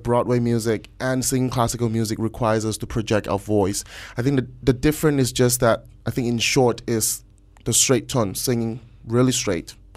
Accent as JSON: {"language": "English", "country": "Malaysia", "tie": "born or raised there", "also_born_or_lived": "United States", "moved": "as an adult", "said": "Well, I was born and raised in Malaysia."}